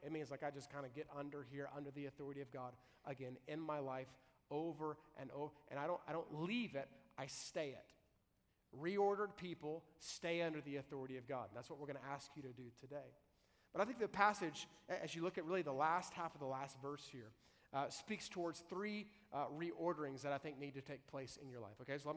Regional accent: Arkansas, United States; I was raised right here in Arkansas. I love them hogs, right?

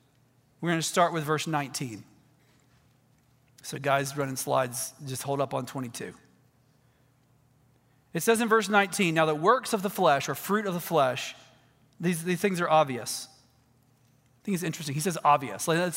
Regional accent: Georgia, United States; I came from Middle Georgia.

